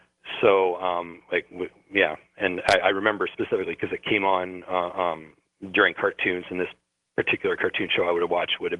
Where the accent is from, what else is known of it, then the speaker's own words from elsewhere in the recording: Vancouver, British Columbia, Canada; I grew up in Vancouver, so I'm really curious.